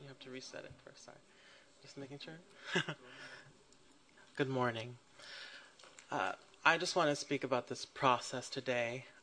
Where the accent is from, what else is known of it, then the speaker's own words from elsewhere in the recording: Oakland, California, United States; I am from East Oakland in the Flatlands.